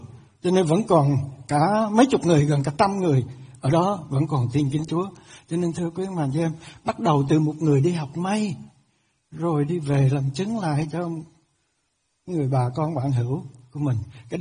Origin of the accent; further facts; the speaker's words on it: Bình Định, Vietnam; 90 năm trước, quê tôi, quý ông bà chị em nghe cái giọng tôi là biết rồi, tôi là dân nẩu thứ thiệt á. Quê lắm lận.